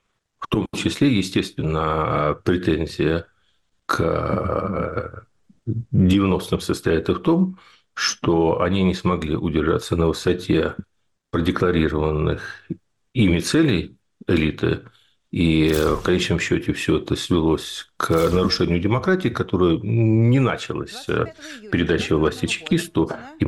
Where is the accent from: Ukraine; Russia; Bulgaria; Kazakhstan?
Ukraine; Kyiv; Я на эту историю смотрю не как киевлянин, а как политический философ и как юрист.